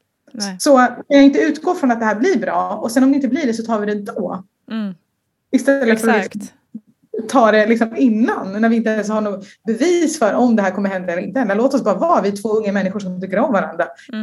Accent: Sweden; han var en kille från Marocko, jag är en tjej från Sverige. Vi har helt olika uppväxt.

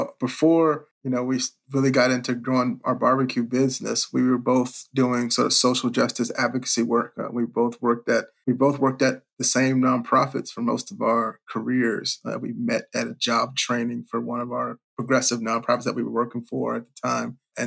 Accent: Richmond, Virginia, United States; even growing up in Richmond, where at the time, didn't have like a big barbecue culture, but folks who sort of live where I lived in Virginia

